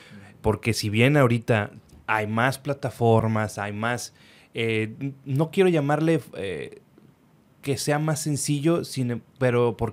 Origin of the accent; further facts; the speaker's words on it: Monterrey, Nuevo León, Mexico; los que somos regiomontanos y que estamos en esta industria del entretenimiento.